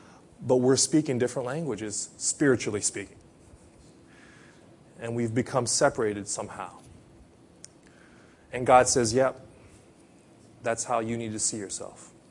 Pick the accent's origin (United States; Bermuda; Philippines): Philippines; now in Japan; I'm Filipino. I have an Asian look about me. I get mistaken as Japanese all the time.